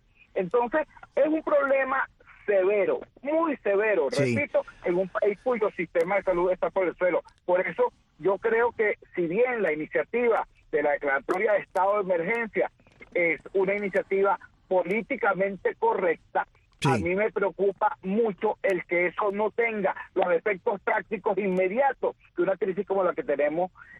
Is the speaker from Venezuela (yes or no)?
yes; Venezuela; como activista social y como venezolano me preocupa gravemente.